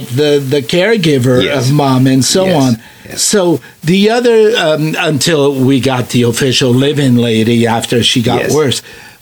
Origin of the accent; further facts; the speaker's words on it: Azores, Portugal; where we come from, the islands, we're from the Azores. It rains all the time.